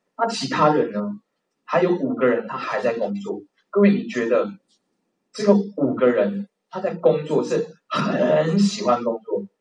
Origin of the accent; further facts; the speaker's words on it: Taiwan; 我们台湾人最厉害的一件事情就是买人家的成功模式。